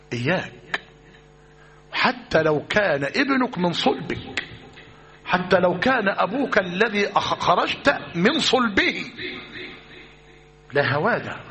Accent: Egypt; هذا الذي حدث في مصرنا في أوائل الث

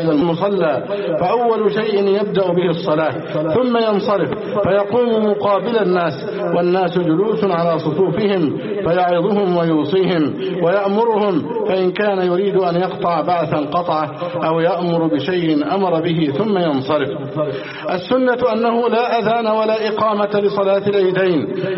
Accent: Egypt

